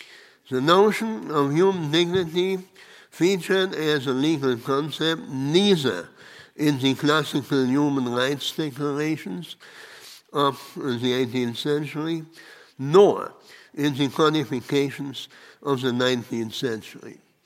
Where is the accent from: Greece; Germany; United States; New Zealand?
Germany; English is a second language; Let me first start with an example from my home country. The inviolability of human dignity commanded the attention of the German public in 2006